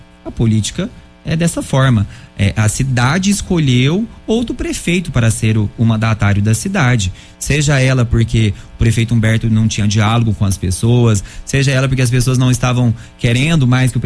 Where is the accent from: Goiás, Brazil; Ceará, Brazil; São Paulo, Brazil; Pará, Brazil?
Goiás, Brazil; Jataí; Eu sou jataiense, eu sou filho de gaúchos, eu tenho 33 anos de idade, porém eu nasci em Jataí